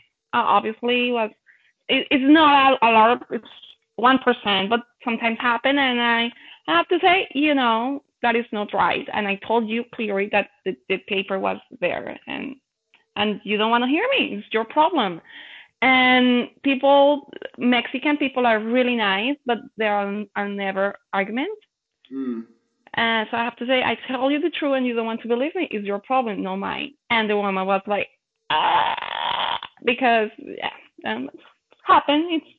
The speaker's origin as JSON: {"language": "English", "region": "Bogotá", "country": "Colombia", "tie": "born or raised there", "second_language": "English", "said": "it's hard for me because I grew up in Bogota and a foreigner in Bogota is like a god."}